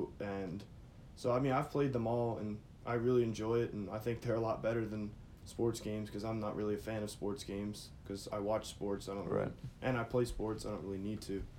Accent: Baltimore, Maryland, United States; I grew up with that, and I grew up in Baltimore, and in the beginning, we didn't really live in the best type of neighborhood

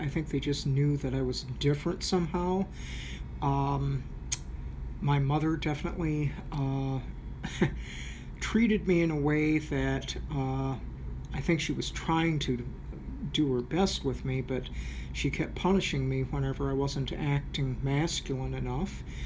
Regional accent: Chelsea, Michigan, United States; also born or lived in Ann Arbor; I was born August 5th, 1952 in Ann Arbor, Michigan. I was raised in Chelsea, Michigan for the first 17 years of my life.

